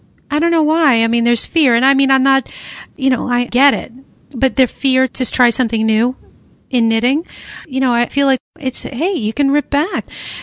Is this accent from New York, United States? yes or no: yes; New York, United States; I'm from New York and I never heard that.